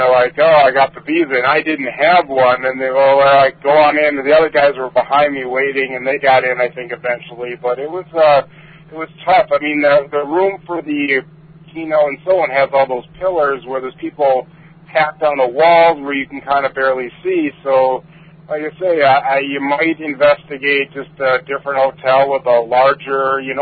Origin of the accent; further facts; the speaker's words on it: Stony Brook, New York, United States; From Stony Brook.